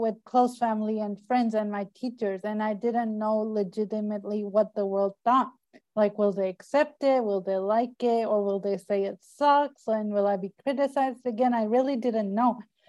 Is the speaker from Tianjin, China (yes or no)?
yes; Tianjin, China; English is a second language; I actually grew up in China. So I grew up in a city near the capital. The capital is Beijing. I grew up in Tianjin and I studied there.